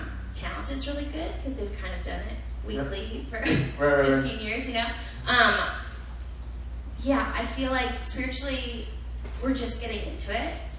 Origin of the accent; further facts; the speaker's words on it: Wisconsin, United States; I'm from Wisconsin. I'm the worship director at my church there.